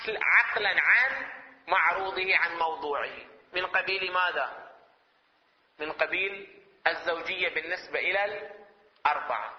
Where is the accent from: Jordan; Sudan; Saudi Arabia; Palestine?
Saudi Arabia; Hejaz; نذكر الأسماء اللي عندنا في الحجاز